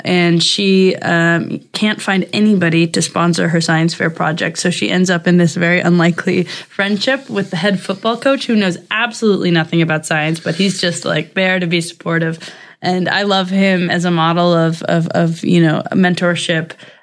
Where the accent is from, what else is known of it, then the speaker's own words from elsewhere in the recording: Wisconsin, United States; I'm from Wisconsin and also sports obsessed high school.